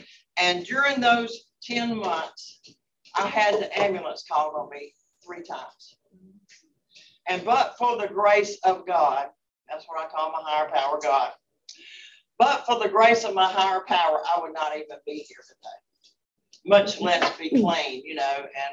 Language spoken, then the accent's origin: English; Memphis, Tennessee, United States; and I grew up in Memphis. I knew where I was. I was at North Parkway and East Parkway at the Hop Inn.